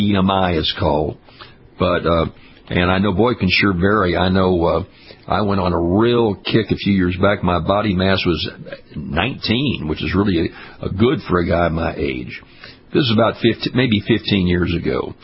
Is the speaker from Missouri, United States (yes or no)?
no; Louisiana, United States; We do in my home state of Louisiana.